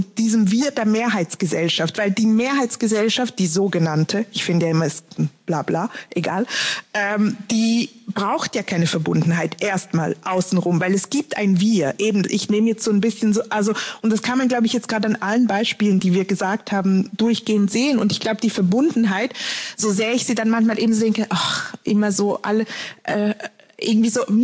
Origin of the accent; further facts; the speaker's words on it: Zurich, Switzerland; ich bin in Zürich aufgewachsen, ich bin trotzdem nicht 100% Zürcherin